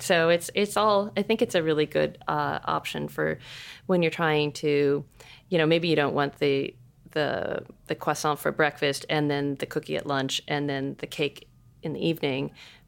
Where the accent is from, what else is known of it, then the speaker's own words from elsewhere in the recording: Seattle, Washington, United States; I'm from Seattle.